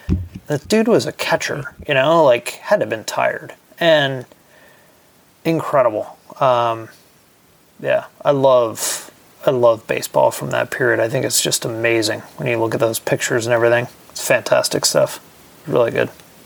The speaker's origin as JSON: {"language": "English", "country": "United States", "said": "I'm American."}